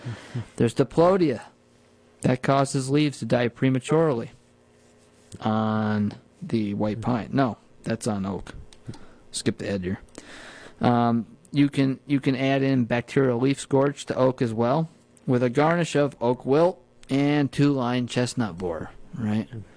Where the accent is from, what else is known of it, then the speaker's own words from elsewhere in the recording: New Paltz, New York, United States; growing up near New Paltz on the Schwank Ridge, there's a lot of pitch pine